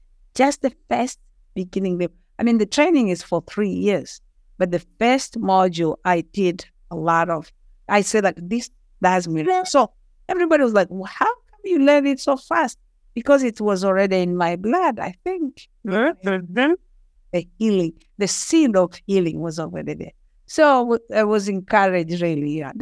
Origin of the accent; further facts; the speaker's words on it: Kilimanjaro, Tanzania; English is a second language; I was born and raised in Tanzania on the slopes of the mountain Kilimanjaro. Beautiful place.